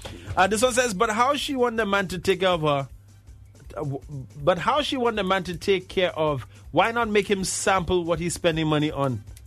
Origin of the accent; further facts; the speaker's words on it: St. Lucia; And yes, I'm from St. Lucia.